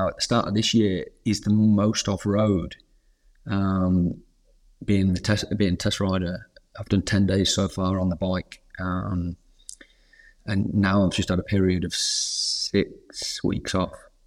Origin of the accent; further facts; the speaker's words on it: United Kingdom; being a British rider, being on the British grid is always good.